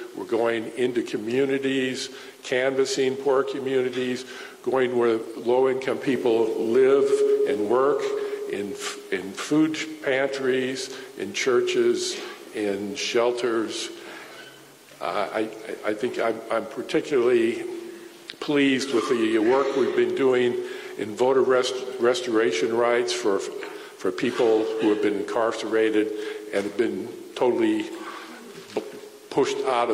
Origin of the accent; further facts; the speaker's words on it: Chesapeake, Virginia, United States; I'm from Chesapeake. I'm part of the Virginia Poor People's Campaign